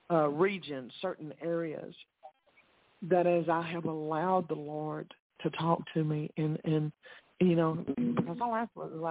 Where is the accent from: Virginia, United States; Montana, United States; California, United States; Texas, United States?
Texas, United States; accent: East Texas; Me and my East Texas accent, we just stumble through all of this.